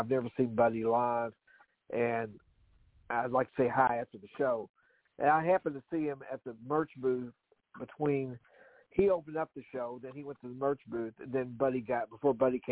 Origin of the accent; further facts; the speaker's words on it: Kentucky, United States; We never get in a hurry down here in Kentucky, honey.